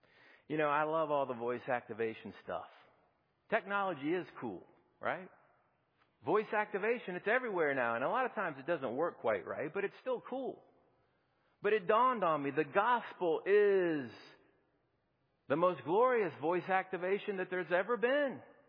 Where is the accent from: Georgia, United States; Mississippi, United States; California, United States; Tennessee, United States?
Georgia, United States; Peachtree City; You know, growing up in Peachtree City, living on Appleseed Court. Well, my neighborhood was filled up with boys my age.